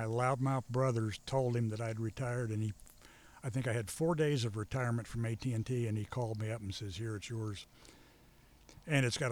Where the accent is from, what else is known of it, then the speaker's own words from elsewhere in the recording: West Virginia, United States; also born or lived in Cleveland / New York; I guess I'm mostly from West Virginia. I was born in 1946. We got here to the state in, I think I was probably 3 or 4 years old when we first showed up in West Virginia.